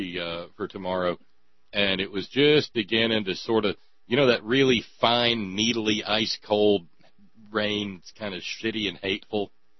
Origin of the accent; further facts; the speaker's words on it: Alabama, United States; Well, yeah, and even growing up in Alabama, I still remember a time when union households made up entire neighborhoods